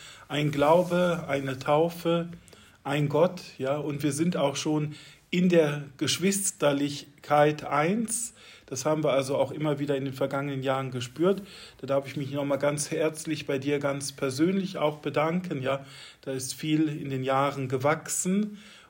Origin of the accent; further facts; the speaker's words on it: Rhineland, Germany; accent: Rhenish; Und mit unserem rheinischen Dialekt kommen wir sowieso überall durch.